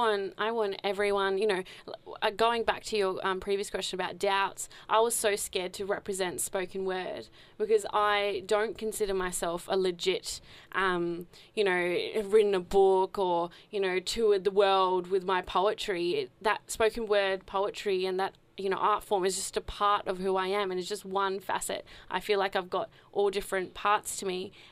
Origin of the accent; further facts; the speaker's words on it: Australia; Is it, you know, my birth that makes me Australian? Is it my accent?